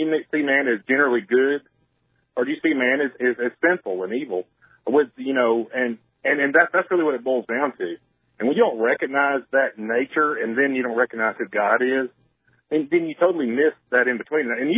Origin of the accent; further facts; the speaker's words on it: the South, United States; because I grew up in the South, and because I grew up in a very mixed neighborhood, I grew up in pretty much a project.